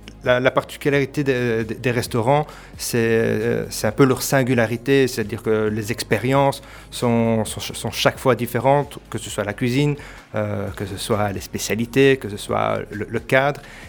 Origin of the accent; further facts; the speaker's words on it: Charleroi, Wallonia, Belgium; nous, en tant que Carolo